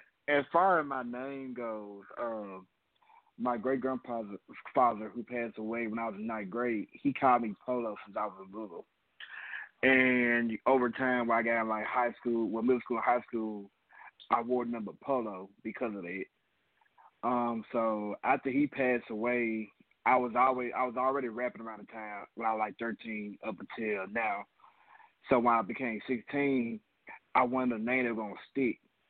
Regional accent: Jackson, Mississippi, United States; And in Mississippi, we don't really have like jigging music.

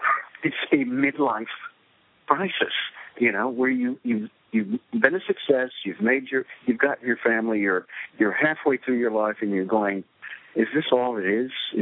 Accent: Texas, United States; But she knew I was from Texas

